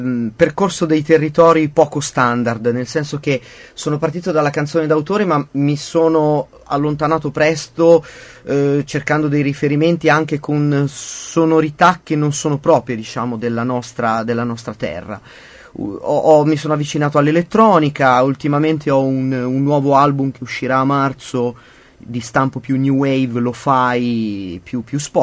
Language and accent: Italian; Livorno, Tuscany, Italy; Il secondo brano si intitola … è una canzone assolutamente dedicata alla mia città natale.